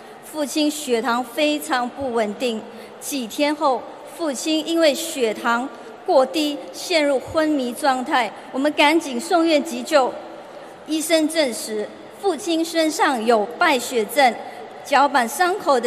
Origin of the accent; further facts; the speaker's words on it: Malaysia; 大家好，我是来自马来西亚的